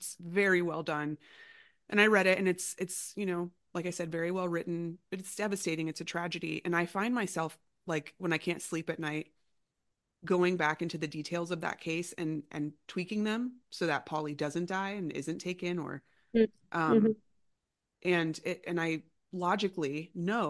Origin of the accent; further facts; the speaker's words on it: Florida, United States; I grew up in a home that had guns, and I'm from Florida, and it wasn't that uncommon.